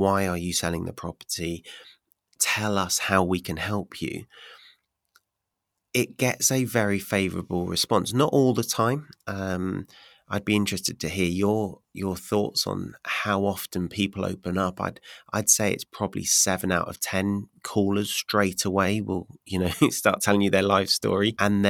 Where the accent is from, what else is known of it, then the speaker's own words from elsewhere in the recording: United Kingdom; We as Brits, we don't like, as a British vendor, we don't like talking about money.